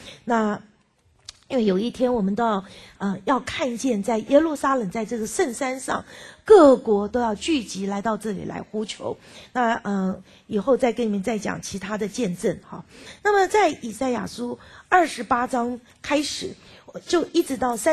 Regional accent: China; now in United States; 我们是中国人，是从美国，去想要爱犹太人的中国人。

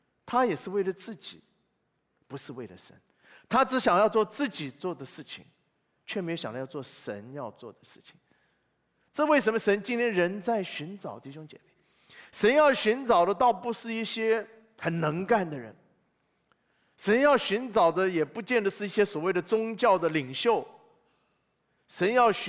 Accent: China; 作为一个中国人，我们常常觉得很骄傲，

